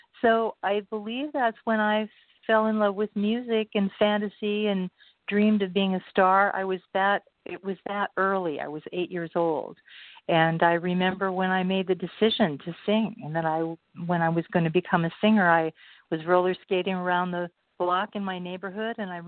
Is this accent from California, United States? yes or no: yes; Los Angeles, California, United States; born there; also born or lived in Portland, Oregon; it was sort of back and forth between Southern California, where I was born. I was born in Los Angeles. And then my mother's family all lived in Portland, Oregon. So my parents were back and forth between California and Oregon many times.